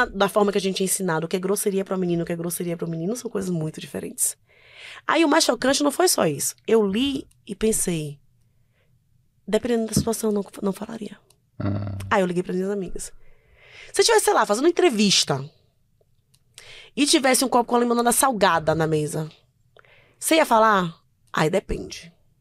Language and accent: Portuguese; Bahia, Brazil; now in São Paulo, Brazil; seria a minha mudança para São Paulo. Eu sou baiana.